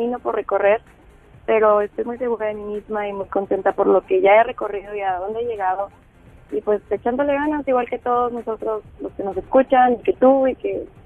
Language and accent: Spanish; Mexico; me siento con mucha responsabilidad de representar a México de la mejor manera